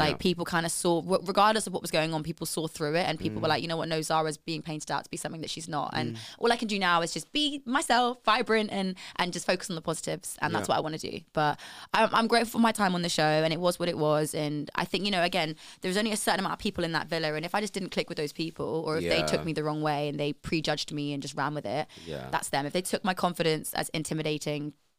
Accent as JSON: {"language": "English", "country": "Jamaica", "said": "because I'm Jamaican."}